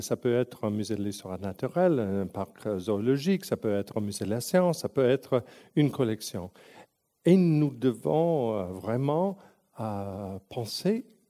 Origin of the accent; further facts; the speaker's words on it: Canada; first language en; French is a second language; c'était ma deuxième langue, parce que je suis anglo-canadien, mais obviously au Canada, on apprend le français très tôt. Et moi, j'ai appris, je ne parle pas avec l'accent québécois